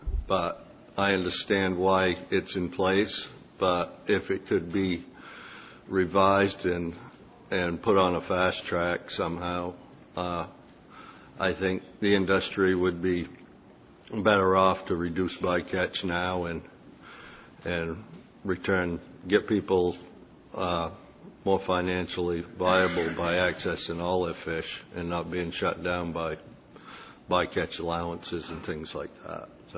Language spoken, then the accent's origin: English; Port Clyde, Maine, United States; from Port Clyde, Maine.